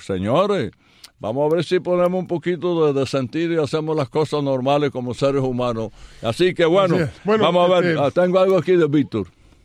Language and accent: Spanish; Cuba; moved away; desde que yo salí de Cuba, que me asilé ya botado de mi país